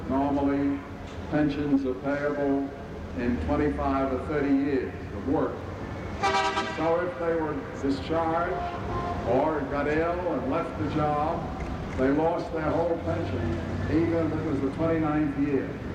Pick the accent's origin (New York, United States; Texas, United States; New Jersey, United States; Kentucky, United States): New York, United States; New York City; this is where I was born. This is my native place. I'm a New Yorker, bred and true, and I like to realize it by starting campaigns here.